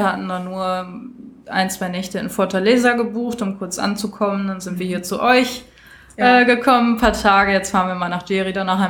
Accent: Steinfurt, North Rhine-Westphalia, Germany; Also ich war in meiner Heimatstadt, ich habe es bei meiner Mama.

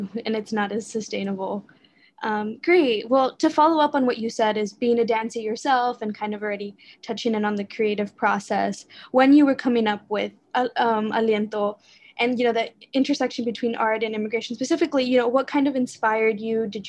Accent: Texas, United States; I'm from Texas, and you know, that's so, you know, the Southwest is such a different terrain than California

